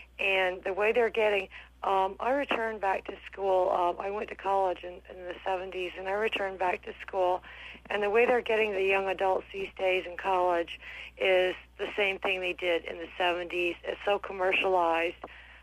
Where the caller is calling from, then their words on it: Albany, New York, United States; I'm calling from Albany, New York, and I'm sure Big Brother knows where that is.